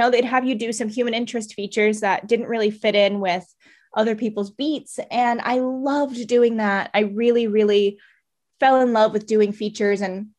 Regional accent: Maryland, United States; and I grew up in Maryland my whole life, and I was just ready to kind of go as far away as possible.

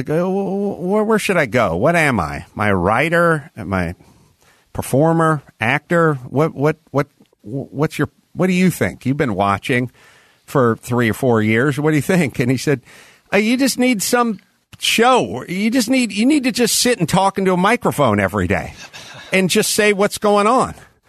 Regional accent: North Hollywood, California, United States; little room studio that was just literally 2 blocks from where I grew up in North Hollywood. So it's sort of interesting going right back to the old neighborhood.

